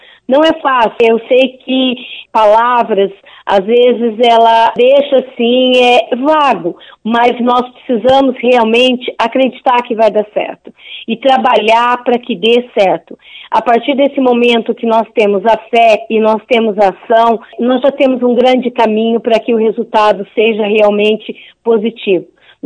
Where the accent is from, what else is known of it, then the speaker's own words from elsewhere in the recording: Bandeirantes, Paraná, Brazil; eu tenho acompanhado e visto, sou daqui de Bandeirantes